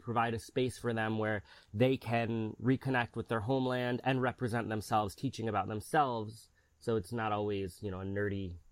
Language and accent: English; New York, United States; And I grew up in the Hudson Valley